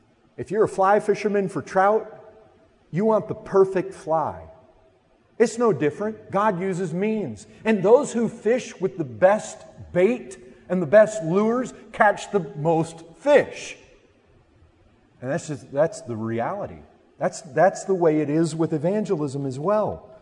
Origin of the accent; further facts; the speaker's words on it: Michigan, United States; now in Texas, United States; since I've lived in Texas, I haven't fished once, but when I grew up in Michigan, I fished a lot of lakes.